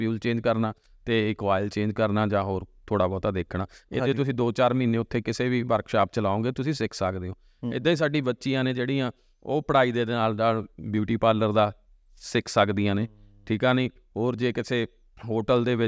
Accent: Punjab, India; ਇੱਕ ਪੰਜਾਬੀ ਹੋਣ ਦੇ ਨਾਤੇ ਅਸੀਂ ਬਹੁਤ ਜ਼ਿਆਦਾ ਦੁਖੀ ਹਾਂ

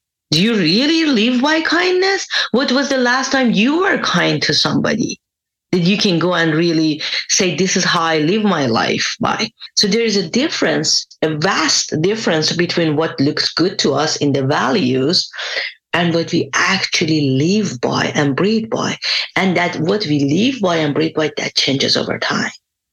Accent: Iran; English is a second language; I'm originally from Iran

